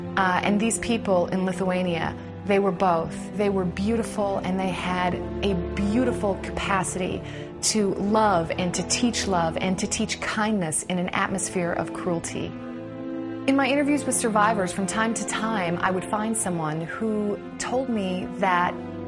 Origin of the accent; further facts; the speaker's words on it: Michigan, United States; also born or lived in Los Angeles; now in Tennessee, United States; I grew up in Michigan, spent many years in LA, and now I live in Tennessee.